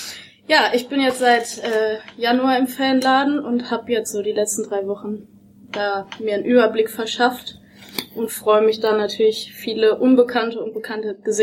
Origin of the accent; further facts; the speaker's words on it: Dortmund, North Rhine-Westphalia, Germany; now in Hamburg, Germany; Ich komme ursprünglich aus Dortmund